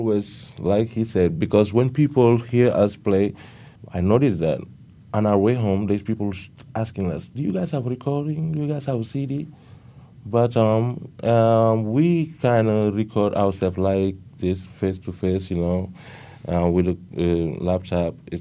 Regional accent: Senegal; in Senegal people don't speak English, you know, but nowadays they do, because English is international.

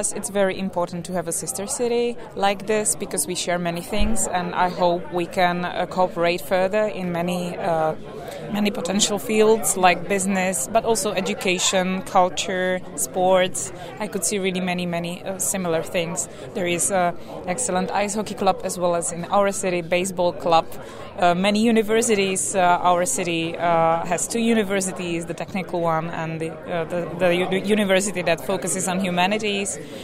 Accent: Ostrava, Moravian-Silesian Region, Czechia; English is a second language; deputy mayor of Ostrava City, a sister city of Shreveport. And I'm in charge of education and sport in my hometown, and I'm happy to be here.

